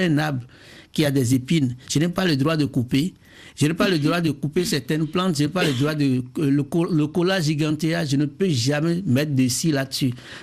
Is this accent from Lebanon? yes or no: no; Benin; Moi, je viens du sud du Bénin